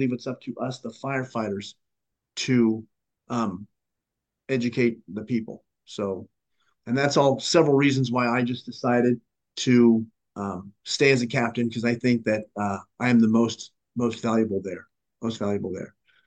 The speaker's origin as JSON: {"language": "English", "town": "Las Vegas", "region": "Nevada", "country": "United States", "tie": "born or raised there", "said": "I was born and raised in Las Vegas. And I love the community."}